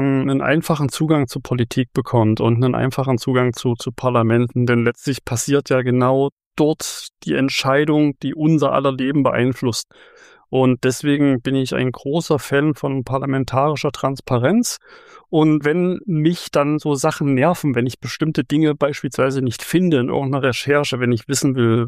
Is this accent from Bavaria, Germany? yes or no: no; Halle, Saxony-Anhalt, Germany; born there; Ja, ich bin Hallenser, gebürtiger Hallenser, lebe auch noch hier. Ich bin auch totaler Lokalpatriot